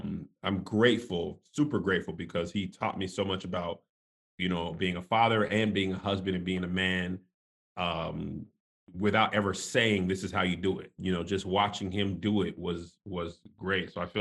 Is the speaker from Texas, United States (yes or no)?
yes; El Paso, Texas, United States; born there; So I'm a military brat. I was born in El Paso, Texas.